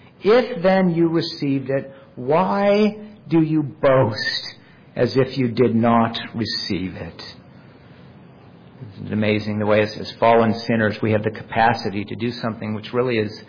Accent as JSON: {"language": "English", "town": "San Diego", "region": "California", "country": "United States", "tie": "born or raised there", "said": "I remember experiencing this every year at Christmas time growing up in San Diego. We lived on a cul-de-sac with other families with children similar in age to my own."}